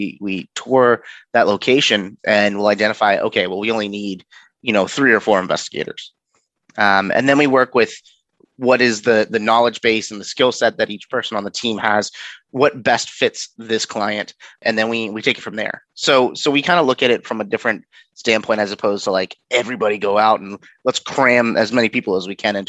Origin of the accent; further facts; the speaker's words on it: New Jersey, United States; born there; also born or lived in Philadelphia; now in Virginia, United States; I was born in Jersey, lived outside of Philadelphia for a little while, and then moved down here with my family when I was younger.